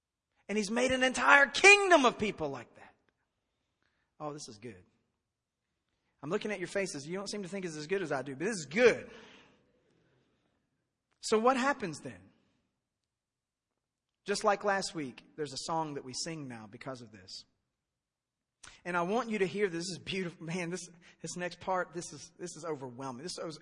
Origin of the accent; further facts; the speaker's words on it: United States; born there; Listen, I was born in the United States.